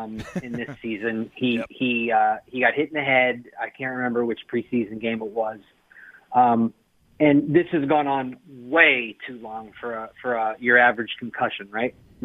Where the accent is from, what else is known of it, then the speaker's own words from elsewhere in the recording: Tallmadge, Ohio, United States; Like, because I have some really sophomoric text chains, like, with my buddies I grew up with in Talmadge